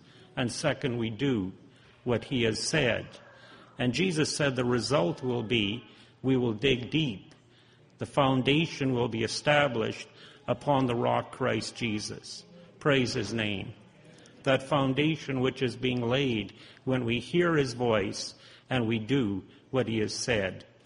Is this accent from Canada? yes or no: yes; Regina, Saskatchewan, Canada; from Regina, Saskatchewan.